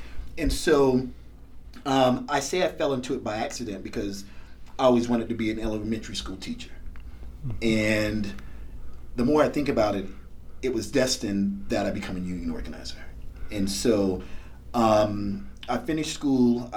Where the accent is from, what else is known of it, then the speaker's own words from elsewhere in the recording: Augusta, Georgia, United States; So I'm originally from Augusta, Georgia, born and raised in Augusta, Georgia. I currently live in the Atlanta area.